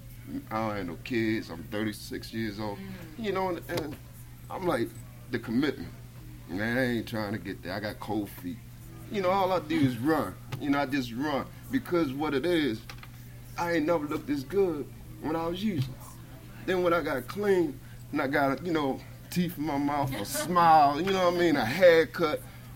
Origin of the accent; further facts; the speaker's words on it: Baltimore, Maryland, United States; now in Philadelphia, United States; I'm from Baltimore.